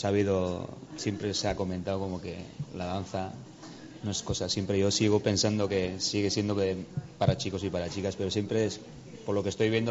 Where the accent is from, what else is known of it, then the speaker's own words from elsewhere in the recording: Bergara, Basque Country, Spain; la tradición de mi pueblo en Vergara era pues eso